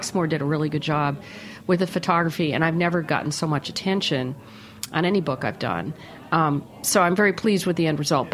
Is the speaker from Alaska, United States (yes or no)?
no; New York City, New York, United States; I grew up in New York in the 50s, 60s, and you know, it was really like that was midnight cowboy time here.